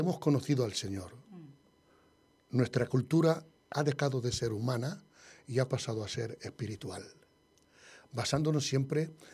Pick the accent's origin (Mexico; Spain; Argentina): Spain; Madrid, Community of Madrid; el año 94-95, estar en Madrid, en Orcasitas. Yo soy madrileño.